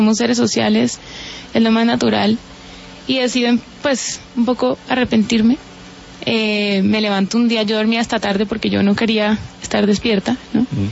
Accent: Cali, Valle del Cauca, Colombia; Yo nací y crecí en Cali.

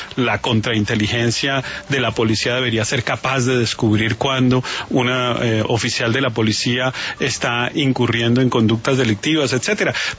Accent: Colombia; uno como colombiano

